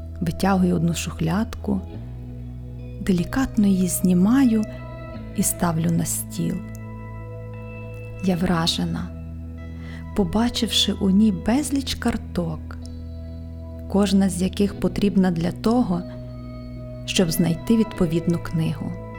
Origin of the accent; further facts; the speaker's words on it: Ternopil, Ternopil Oblast, Ukraine; now in Bergamo, Italy; Створювала їх у моєму рідному Тернополі. І зараз створюю їх тут, у Бергамо.